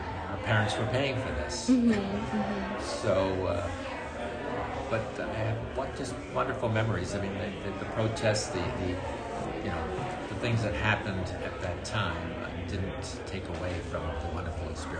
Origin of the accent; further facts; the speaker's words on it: Paris, Île-de-France, France; now in United States; Well, I was from France. I came from Paris.